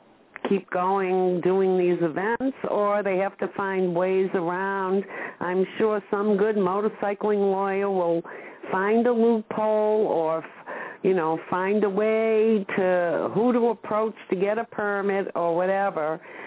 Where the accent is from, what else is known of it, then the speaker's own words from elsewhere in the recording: New England, United States; accent: New England; You know, it's my New England accent.